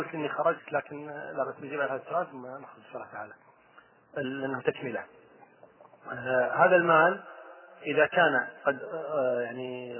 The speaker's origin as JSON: {"language": "Arabic", "country": "Kuwait", "said": "يعني احيانا في بعض البلاد مثلا عندنا في الكويت مثلا هنا"}